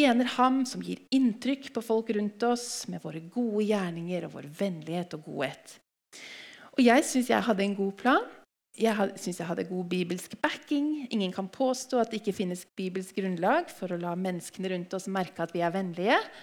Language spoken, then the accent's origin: Norwegian; Hamar, Innlandet, Norway; I ungdomsmiljøet der jeg vokste opp, på Hamar, så var det mange bra, stødige ungdommer.